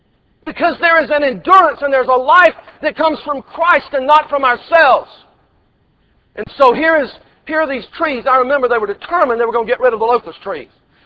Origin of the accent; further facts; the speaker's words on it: Georgia, United States; growing up in Georgia, there's a kind of tree that on one hand is a nuisance